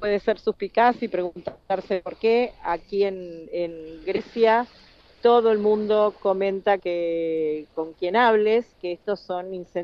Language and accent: Spanish; Buenos Aires, Argentina; Yo soy de Buenos Aires